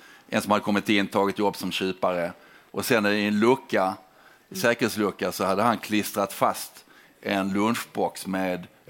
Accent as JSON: {"language": "Swedish", "country": "Sweden", "said": "Ja, jag är från Sverige"}